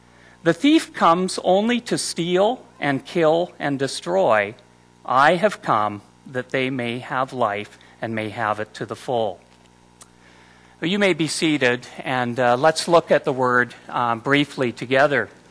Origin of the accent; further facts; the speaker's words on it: Brandon, Manitoba, Canada; I grew up in Brandon, Manitoba, 921 7th Street